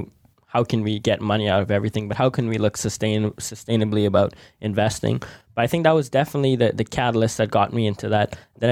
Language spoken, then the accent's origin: English; Bahamas; now in United States; but also growing up in the Bahamas, I had an exposure to what financial services was, what payments was.